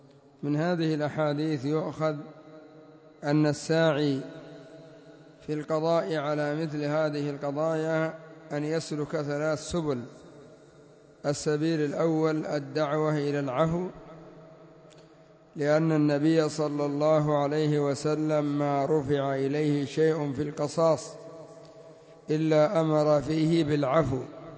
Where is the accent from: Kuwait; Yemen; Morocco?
Yemen; وعندنا في اليمن بلية عظيمة، وهي ما يسمى بالهجر